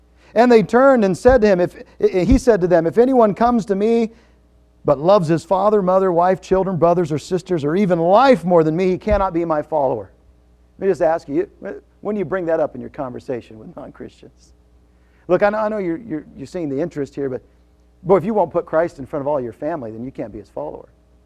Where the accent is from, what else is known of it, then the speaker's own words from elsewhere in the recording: Washington, United States; I've watched several places where I grew up in Washington where a guy, you know, on a whim decided he's going to build a shed